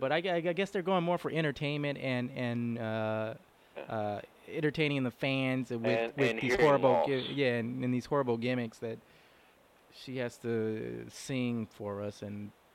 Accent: Los Angeles, California, United States; now in Rancho Cucamonga, United States; Well, I grew up in Los Angeles. I mean, so it's really home anyway, but I moved to Rancho Cucamonga when I got married.

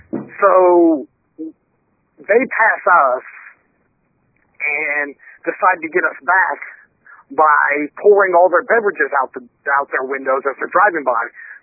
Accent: California, United States; Actually, I've been a lifelong Dodgers fan. I was raised in California.

